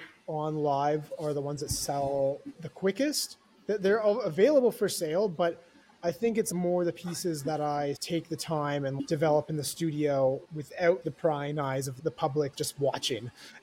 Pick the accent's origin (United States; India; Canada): Canada; Zero, because I'm Canadian.